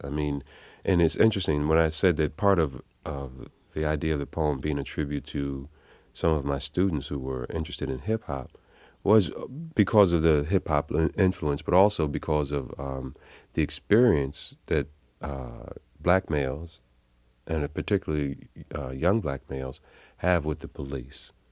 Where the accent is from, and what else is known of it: New York City, New York, United States; born or raised there